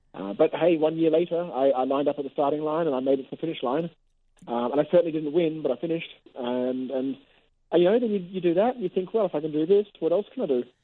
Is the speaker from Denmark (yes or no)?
no; Sydney, New South Wales, Australia; also born or lived in Perth; now in Hong Kong; So I grew up in Sydney in Australia and went to university in Perth in Australia and then moved here. But I got a terrible accent because my parents were English, so I never really got a good accent from anywhere.